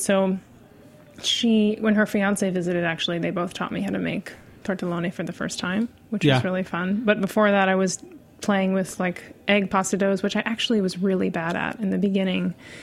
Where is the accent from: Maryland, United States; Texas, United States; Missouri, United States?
Maryland, United States; Annapolis; It was I grew up in Annapolis. It's really gorgeous there.